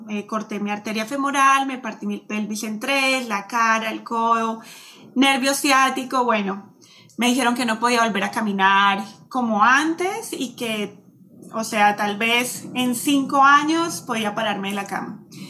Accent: Medellín, Antioquia, Colombia; es una colombiana, yo soy de Colombia, nací en Medellín, tengo 38 años, ya cumplo 39 este año.

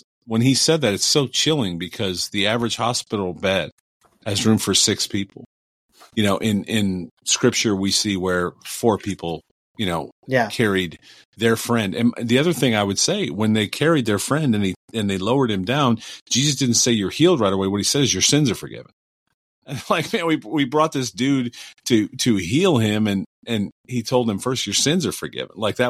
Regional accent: Cleveland, Ohio, United States; I'm from Cleveland. So in Cleveland, that's my 216.

